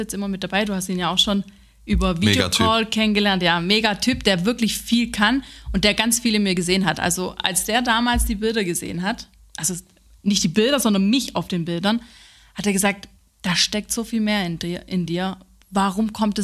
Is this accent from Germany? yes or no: no; Italy; German is a second language; ich kann auch gut streiten als Italienerin.